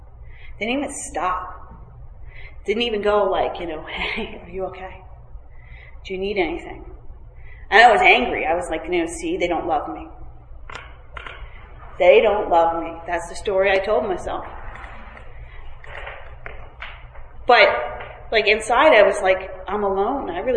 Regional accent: Montclair, New Jersey, United States; born or raised there

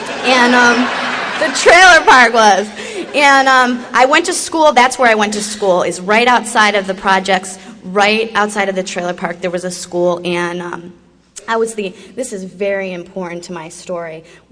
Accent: Fort Lauderdale, Florida, United States; also born or lived in Chicago; I was born in Chicago, Illinois. When I was two, my parents, who were married at the time, moved to Fort Lauderdale. I spent 15 years there.

